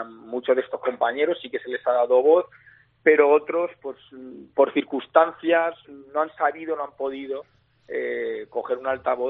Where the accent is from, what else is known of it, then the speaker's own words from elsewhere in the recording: Albacete, Castilla-La Mancha, Spain; Cada uno somos, bueno, de un sitio diferente. Yo soy de Albacete.